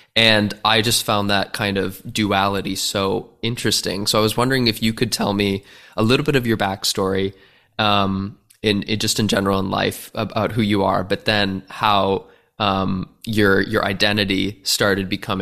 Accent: Minnesota, United States; Do you know what's so funny is that when I saw that I'm from Minnesota myself.

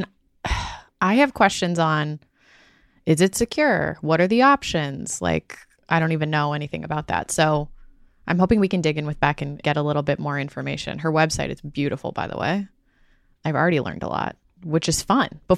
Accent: Chicago, Illinois, United States; you're in my hometown, Chicago today, which I love.

